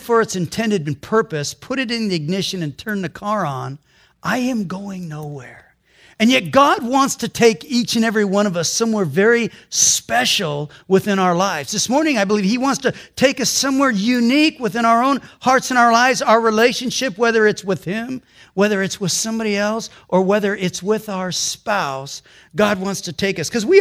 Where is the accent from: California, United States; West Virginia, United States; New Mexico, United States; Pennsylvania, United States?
California, United States; Long Beach; And so, born and raised in Long Beach and stuff